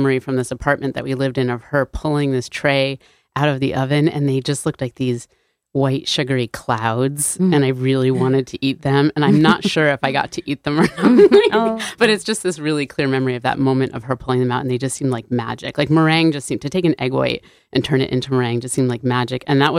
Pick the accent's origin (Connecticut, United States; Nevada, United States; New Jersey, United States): Connecticut, United States; New Haven; so I grew up in New Haven, and I'm first generation here.